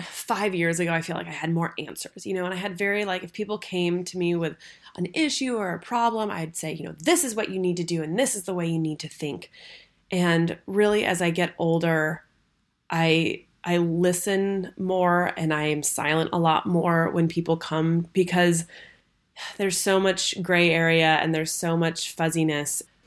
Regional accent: Ojai, California, United States; also born or lived in Ventura; Full disclosure, I was born in Ojai, but then when I was very young, moved to Ventura, and then moved back to Ojai, I think when I was, I don't know, a freshman in high school or something like that.

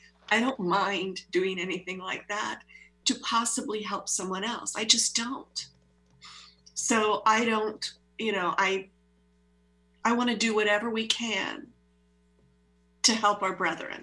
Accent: Pennsylvania, United States; but I'm also in touch with my hometown in Pennsylvania.

